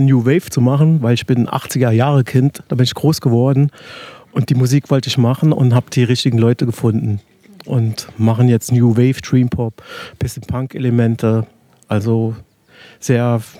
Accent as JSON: {"language": "German", "town": "Trier", "region": "Rhineland-Palatinate", "country": "Germany", "said": "Wir kommen aus Trier, das ist eine Stadt in Rheinland-Pfalz, die älteste Stadt Deutschlands."}